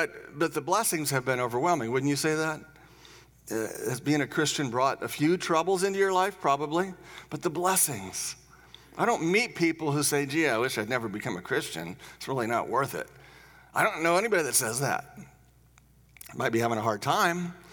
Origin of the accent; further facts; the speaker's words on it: United States; born there; I was born in America.